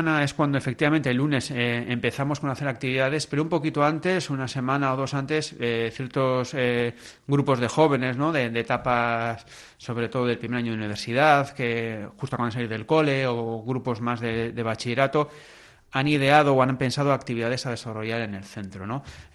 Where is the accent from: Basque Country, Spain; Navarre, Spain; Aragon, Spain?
Basque Country, Spain; de todo lo que hemos sufrido como pueblo vasco y demás